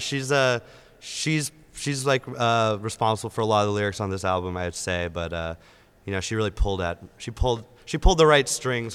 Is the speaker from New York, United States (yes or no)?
no; Boston, Massachusetts, United States; And I'm from Boston, so for me to come out here and experience these windy roads, yeah, it's not.